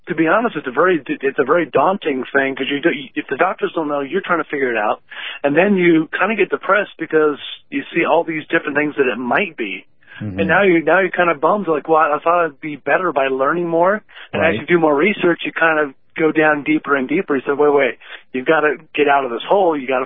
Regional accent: California, United States; now in Texas, United States; I grew up in California, but we live in Texas, and it's kind of a conservative area

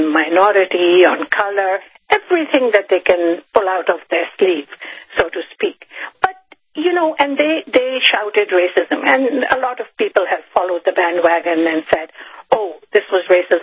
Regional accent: Canada; Now, right, I can tell you, as a Canadian, I have said this too.

